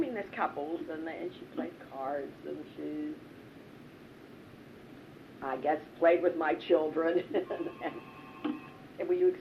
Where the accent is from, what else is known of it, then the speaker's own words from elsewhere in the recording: Pittsburgh, Pennsylvania, United States; Anyway, I was born in 32 in Pittsburgh. I lived exactly 1.5 blocks from here, around the corner on Forbes and Plainfield, in a half of a double. I went to Whiteman School.